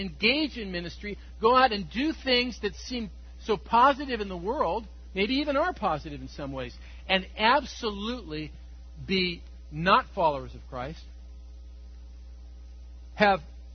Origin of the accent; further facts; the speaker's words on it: Georgia, United States; that guy's on the most wanted list in the state of Georgia, my home state.